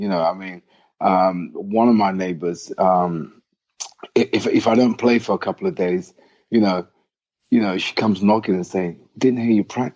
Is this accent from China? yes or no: no; Nottingham, East Midlands, United Kingdom; born there; Oh, well, I'm not from London. I was born in Nottingham, even though I don't have the accent.